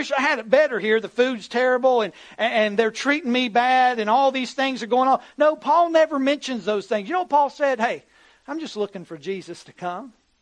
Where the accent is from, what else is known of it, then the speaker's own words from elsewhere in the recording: Bolt, West Virginia, United States; I was raised in Bolt, West Virginia, at least to the age of 5 years old. My dad pastored a little church. And we lived in a little single-wide trailer on a dirt road.